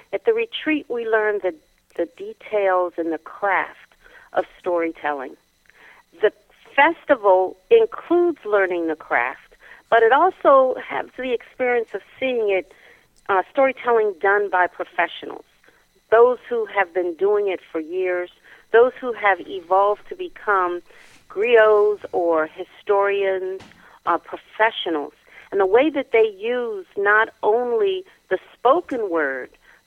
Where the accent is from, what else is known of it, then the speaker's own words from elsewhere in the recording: Pennsylvania, United States; I grew up not far, really in the suburbs of Philadelphia. I grew up in Bucks County.